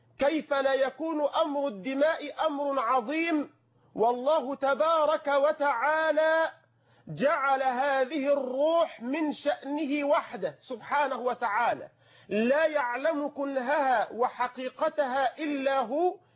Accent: Egypt; بلدنا مصر

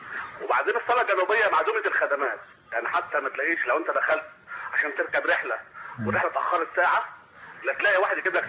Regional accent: Egypt; إحنا كمصريين

